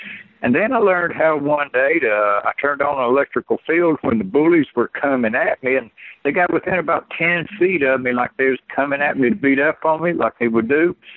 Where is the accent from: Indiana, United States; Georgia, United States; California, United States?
Georgia, United States; Clayton; In my hometown, rural town of Clayton, Georgia, my grandmother was known as a hands-on Christian healer.